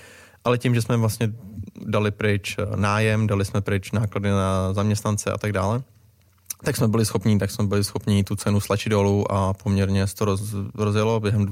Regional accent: Prague, Czechia; Pocházím z Prahy a dětství jsem měl super

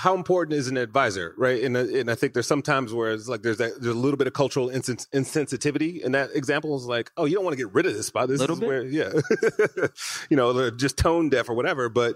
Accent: Detroit, Michigan, United States; I grew up in Michigan, right? In Detroit.

